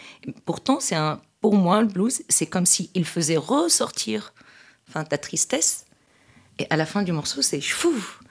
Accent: Tunisia; Je viens de Tunisie. Je suis tunisienne, passeport vert, née et élevée.

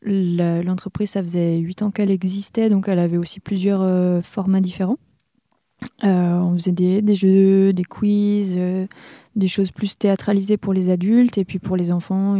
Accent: Auvergne-Rhône-Alpes, France; Moi, je viens de Savoie à la base et c'est un petit village entouré par la Haute-Savoie.

